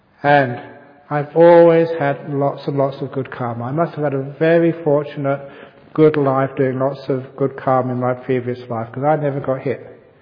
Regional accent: England, United Kingdom; especially on a Sunday morning, being English.

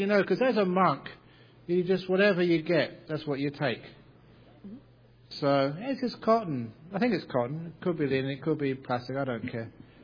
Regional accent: England, United Kingdom; born there; I was born in England, and I got many relations in the town called Stoke-on-Trent in the Midlands of England.

